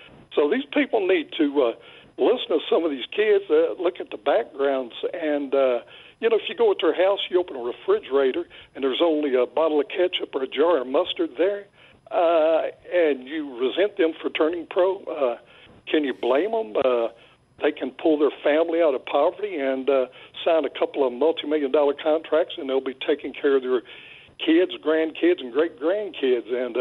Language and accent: English; Appalachia, United States; I was raised in the Appalachian coal fields. I worked as a coal miner